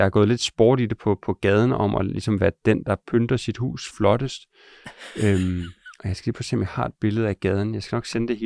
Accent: Herning, Central Denmark Region, Denmark; Ja, jeg er fra Herning.

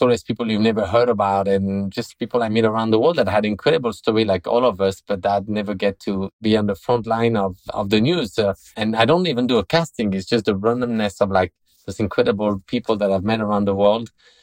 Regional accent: France; And I say, oh, I'm from France.

